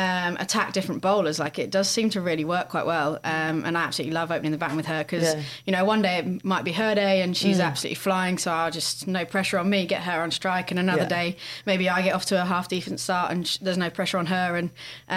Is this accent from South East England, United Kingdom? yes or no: yes; South East England, United Kingdom; Yeah, because my parents were from the north of England, and but I was grew up in the south, and there's two very different accents.